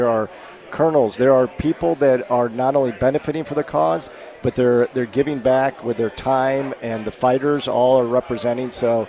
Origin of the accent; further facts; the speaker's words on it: St. Louis, Missouri, United States; And I born and raised in St. Louis, I spent a little time bouncing around other cities.